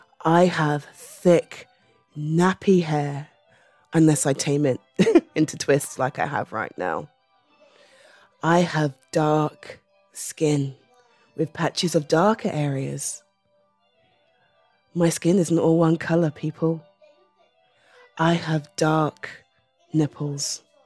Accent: United Kingdom; And I'm British.

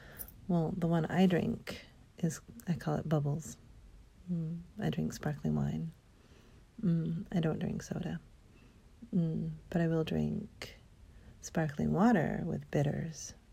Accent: California, United States; I'm Californian. And that's where I'm at. California.

